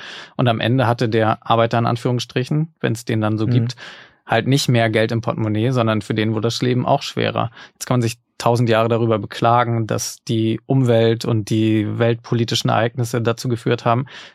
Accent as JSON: {"language": "German", "town": "Lübeck", "region": "Schleswig-Holstein", "country": "Germany", "tie": "born or raised there", "said": "und ich bin da genau in Lübeck aufgewachsen."}